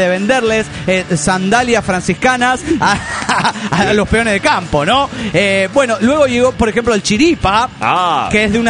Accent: Ramos Mejía, Buenos Aires Province, Argentina; Los escucho siempre, tengo 25 años, soy de Ramos Mejía.

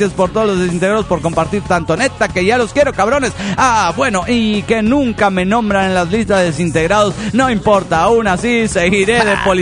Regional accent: Puebla, Mexico; aquí del estado de Puebla

